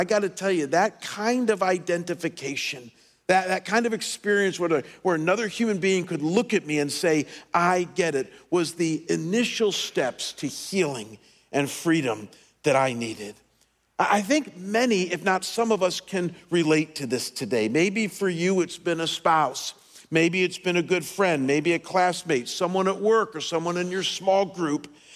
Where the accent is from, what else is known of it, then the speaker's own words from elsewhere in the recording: Cleveland, Ohio, United States; back in my hometown of Cleveland in the summer of 86